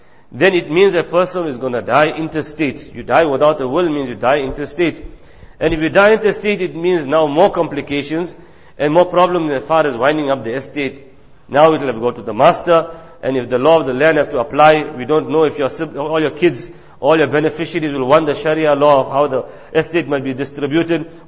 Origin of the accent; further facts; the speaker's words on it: South Africa; As a South African citizen, we are allowed what is called freedom of testation.